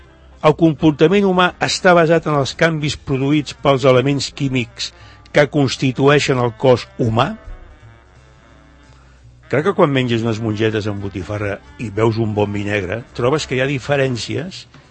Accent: Barcelona, Catalonia, Spain; born there; now in La Floresta, Spain; Clar que ell viu a Valldoreix i jo a la Floresta, ja s'entén. No considera que tant ell com jo vam néixer a Barcelona

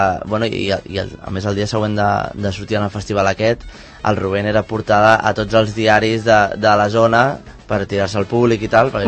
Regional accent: Barcelona, Catalonia, Spain; vaig jugar tota la meva infància a Gràcia

